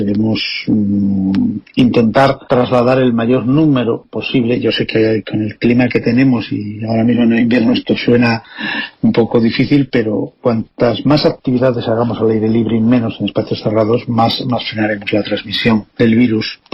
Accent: Spain; hay países y culturas que son bastante menos ruidosas que somos los españoles

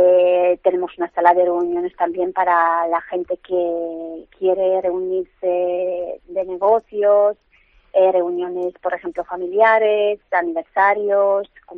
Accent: Barcelona, Catalonia, Spain; venimos de Barcelona, por lo tanto no sabíamos mucho de la zona.

